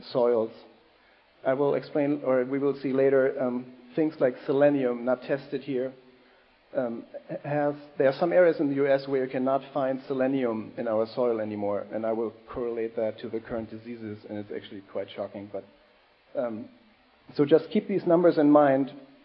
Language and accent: English; Germany; I grew up in Germany on a pretty sad diet